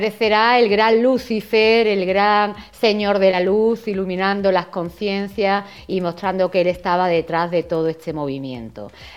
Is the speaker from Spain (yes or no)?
yes; Seville, Andalusia, Spain; now in Madrid, Spain; Estoy en Madrid, Alba. Yo soy sevillana, pero ahora mismo estoy viviendo en Madrid. Siempre ando para arriba y para abajo, y ahora llevo una temporadita aquí en Madrid.